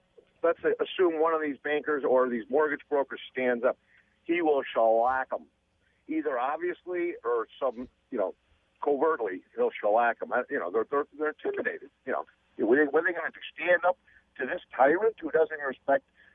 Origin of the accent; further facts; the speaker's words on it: Chicago, Illinois, United States; now in Las Vegas, United States; I'm from Chicago, where he's from. I'm in Vegas now.